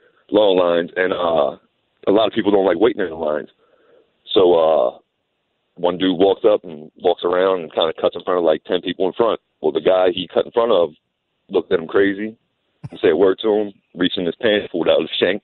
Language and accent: English; Baltimore, Maryland, United States; Well, I'm from Baltimore. I was saying earlier before, that probably explains a lot.